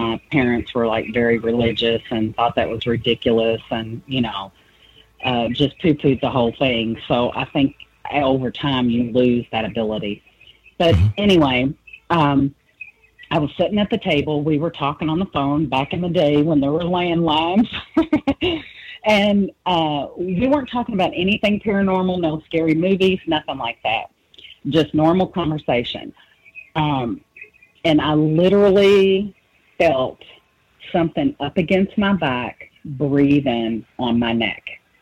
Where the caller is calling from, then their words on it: Louisville, Kentucky, United States; I'm calling from Louisville, Kentucky.